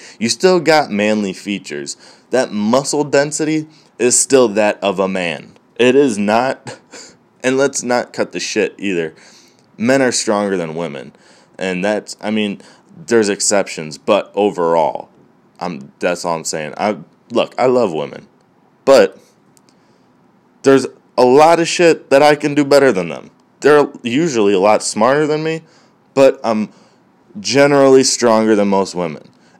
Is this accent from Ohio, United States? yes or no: yes; Parma, Ohio, United States; Look, I'm from Cleveland, Parma, whatever, same thing.